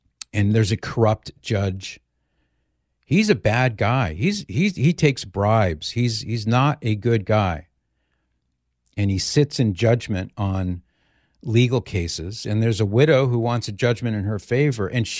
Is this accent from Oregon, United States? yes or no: no; California, United States; moved away; The reason I ask is because I'm from California. I don't live there anymore, but I'm from there, and I know it very well.